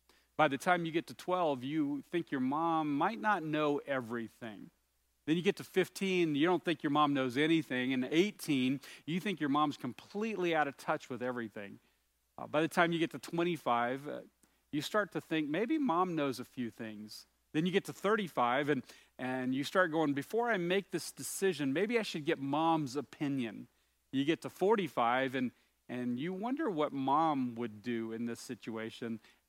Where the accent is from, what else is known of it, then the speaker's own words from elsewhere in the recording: the South, United States; When I was growing up in the South, one of the lines that we used to use to insult each other was, you had a face that only a mother could love.